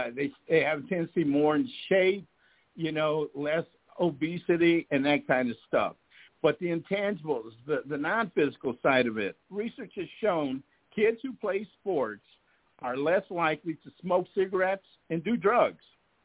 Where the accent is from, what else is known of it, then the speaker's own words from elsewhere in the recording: Chicago, Illinois, United States; now in Las Vegas, United States; I'm from Chicago. We love our teams. I live in Vegas, but I'm still a diehard Sox fan, White Sox fan.